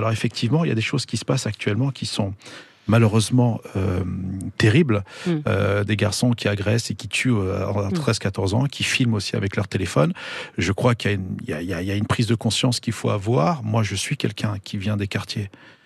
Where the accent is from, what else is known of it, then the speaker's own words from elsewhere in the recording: France; born there; moi je suis né en France, j'aime mon pays l'Algérie, j'aime la France parce que mes enfants sont nés ici aussi et que mon père a émigré en France